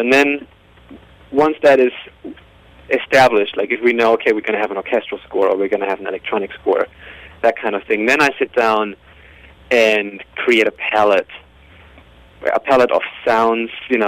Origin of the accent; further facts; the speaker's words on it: Germany; English is a second language; I'm obviously from Germany. In Germany, kids grow up with a lot of classical music because that's what your parents listen to most of the time.